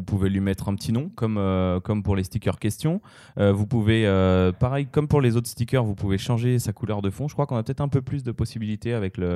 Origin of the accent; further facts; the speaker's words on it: France; Moi en tant que Français, j'y ai vu une transition